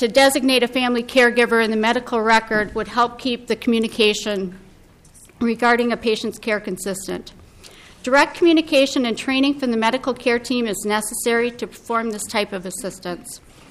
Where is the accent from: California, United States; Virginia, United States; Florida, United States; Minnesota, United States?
Minnesota, United States; Rochester; I'm here today to testify in support of Senate File 107. I'm from Rochester, Minnesota.